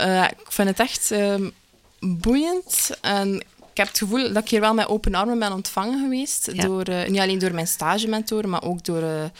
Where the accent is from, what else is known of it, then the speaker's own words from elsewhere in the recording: Melle, East Flanders, Belgium; Ik ben 23 jaar. Ik kom uit Melle. Ik ben student-psycholoog.